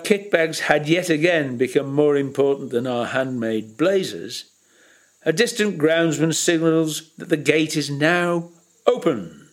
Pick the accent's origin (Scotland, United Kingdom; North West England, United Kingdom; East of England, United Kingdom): North West England, United Kingdom; "No, not London, we're northerners from Il Paese della Pioggia, the land of never-ending rain." So eventually we threw back at them, "Siamo Lancastro Romani.